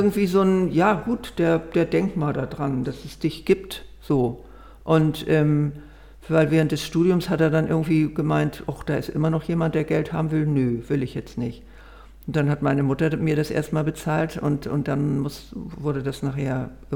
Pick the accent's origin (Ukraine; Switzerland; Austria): Switzerland; Zurich; born there; ich bin im Wohlstand geboren in Zürich